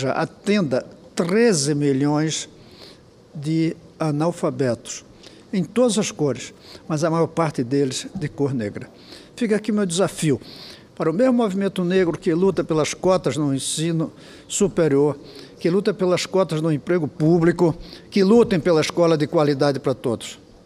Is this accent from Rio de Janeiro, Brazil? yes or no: no; Recife, Pernambuco, Brazil; E olha que eu sou de Recife, um lugar de população negra intensa.